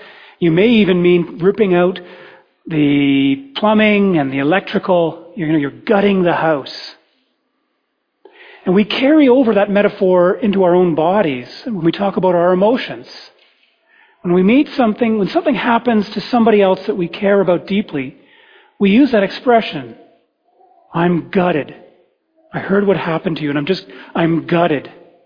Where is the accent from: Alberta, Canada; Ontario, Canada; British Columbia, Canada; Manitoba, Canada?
Ontario, Canada; also born or lived in Toronto; I grew up in southern Ontario, and for part of my life, I was born in Toronto, in Scarborough, and you have very kindly accepted me nonetheless. But we did move out to the countryside, and we had a river in our backyard.